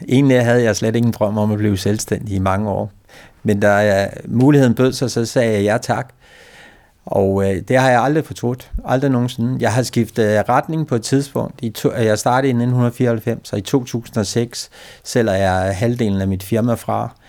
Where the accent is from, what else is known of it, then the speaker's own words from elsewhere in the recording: Sorø, Zealand, Denmark; born there; da jeg var født her i Sorø